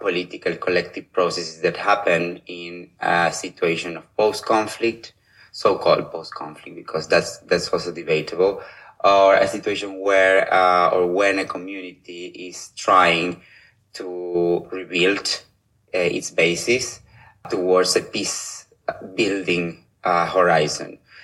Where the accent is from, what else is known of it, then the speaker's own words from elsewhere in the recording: Argentina; English is a second language; I'm originally from Argentina.